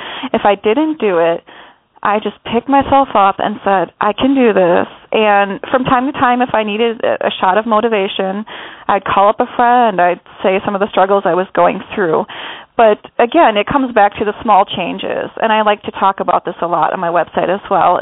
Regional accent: Wisconsin, United States; that because I'm a Midwestern girl. I grew up eating pork and beef just about every day. I love my milk. I'm from Wisconsin. I'm a cheesehead.

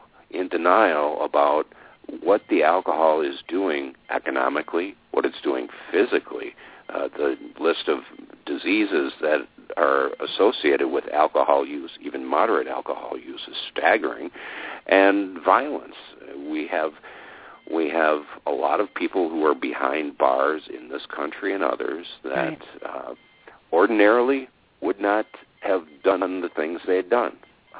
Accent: Wisconsin, United States; I'm from Wisconsin, which is historically or reputationally a drinking culture. We have harsh winters. We have hearty beer drinking German stock up here, and by golly, you're not going to keep us away from our brandy and our beer.

